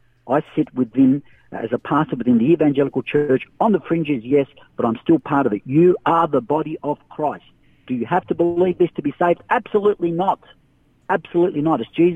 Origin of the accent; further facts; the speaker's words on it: Australia; But I'm an Aussie